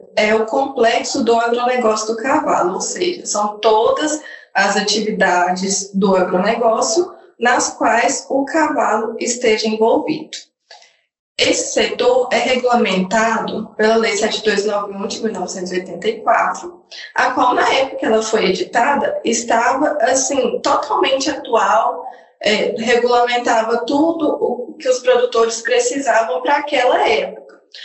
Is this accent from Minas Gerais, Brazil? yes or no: yes; Paracatu, Minas Gerais, Brazil; now in Patos de Minas, Brazil; Eu sou de Paracatu.